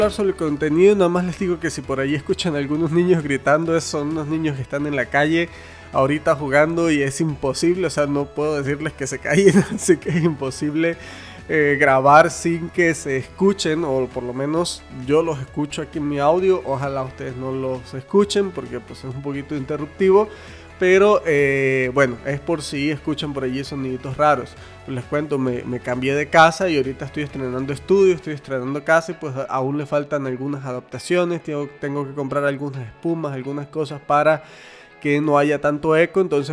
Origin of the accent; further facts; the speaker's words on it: Tovar, Mérida, Venezuela; yo soy de Venezuela, Tobar, Estado Mérida, Venezuela, y Tobar es un pueblito muy pequeño